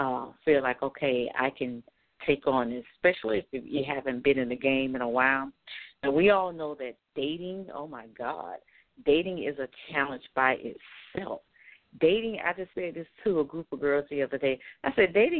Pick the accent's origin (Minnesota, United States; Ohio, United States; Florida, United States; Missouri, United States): Florida, United States; one of the artists, who's actually from my hometown here in South Florida